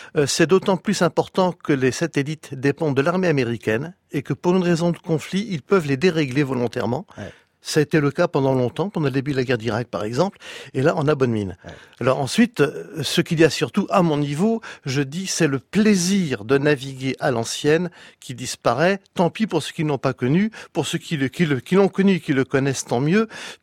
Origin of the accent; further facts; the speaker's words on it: Saint-Pol-de-Léon, Brittany, France; born there; Je suis né à Saint-Paul-de-Léon, qui est une ville agricole à 500 mètres de la mer.